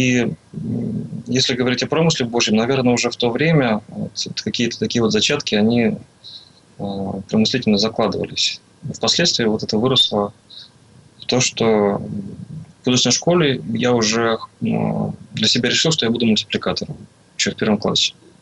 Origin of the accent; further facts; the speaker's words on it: Chelyabinsk, Chelyabinsk Oblast, Russia; вся моя молодость прошла в Челябинске, то есть до армии я там жил. Я закончил в Челябинске художественную школу, художественное училище. Вот. И мои как бы предки уральские казаки.